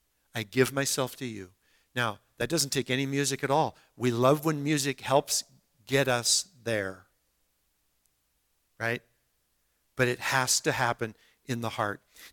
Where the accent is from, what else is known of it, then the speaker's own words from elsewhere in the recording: Minnesota, United States; Remember, I grew up in Minnesota, and which is right in the middle of the United States